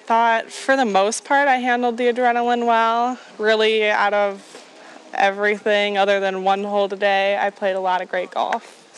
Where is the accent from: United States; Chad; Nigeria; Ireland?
United States; Chula Vista, California; Yeah, in Chula Vista, California.